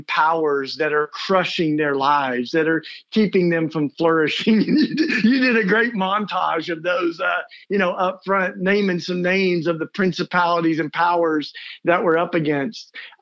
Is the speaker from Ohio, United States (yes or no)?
no; Tennessee, United States; growing up in East Tennessee for me gives me a little bit of patience with other folks